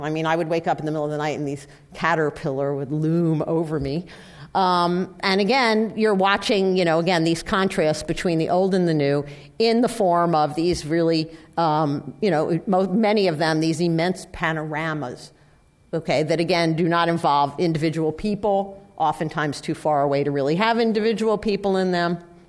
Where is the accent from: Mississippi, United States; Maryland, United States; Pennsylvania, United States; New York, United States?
New York, United States; Now, again, like I said, I'm a New Yorker, and I'm like, ugh.